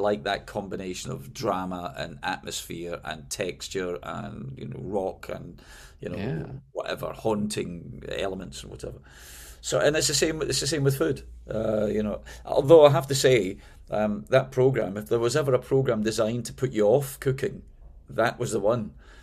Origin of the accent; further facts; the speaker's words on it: Glasgow, Scotland, United Kingdom; now in London, United Kingdom; I suppose I started doing it when I moved from Glasgow, my hometown, to London.